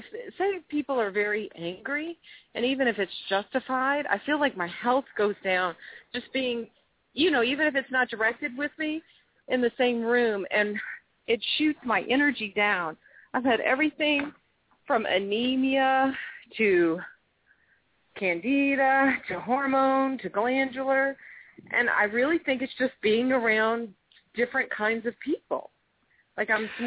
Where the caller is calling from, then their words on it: Louisiana, United States; I'm calling from Louisiana.